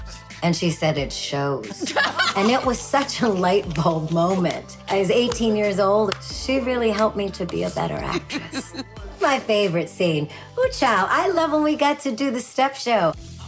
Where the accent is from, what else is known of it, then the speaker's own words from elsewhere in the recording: Saskatchewan, Canada; I'm from Saskatchewan, Canada. We don't have any HBCUs in Canada.